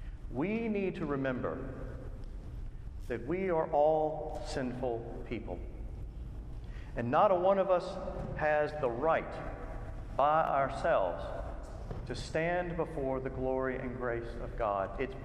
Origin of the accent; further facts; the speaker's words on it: Virginia, United States; I'm from Virginia. That is, in fact, in the South.